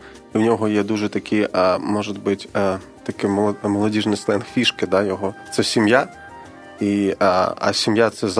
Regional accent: Donetsk Oblast, Ukraine; Я з Донеччини.

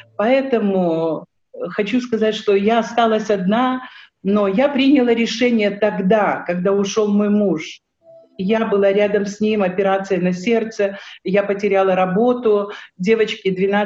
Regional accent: Georgia; Я прошла войну в Грузии, я родилась и выросла в Грузии.

